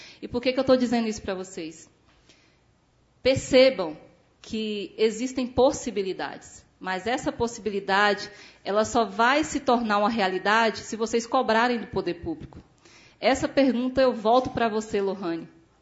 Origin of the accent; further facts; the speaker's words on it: Formosa, Goiás, Brazil; eu tenho 43 anos, sou de Formosa, venho do campo, da zona rural, amo esse espaço, esse lugar. E quando eu cheguei aqui, em 2021